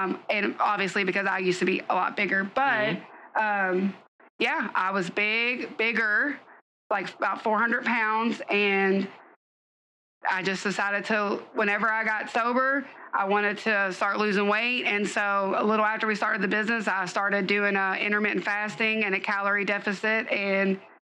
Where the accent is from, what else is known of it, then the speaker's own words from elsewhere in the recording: Valley Station, Kentucky, United States; I'm from the Valley. I'm from Valley Station, you know, so I am at heart